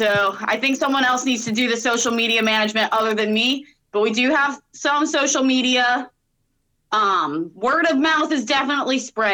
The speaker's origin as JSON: {"language": "English", "town": "Orlando", "region": "Florida", "country": "United States", "lives_now": "Gainesville, United States", "said": "I mean, we live in Gainesville now, but we're from Orlando. At least my wife and I are."}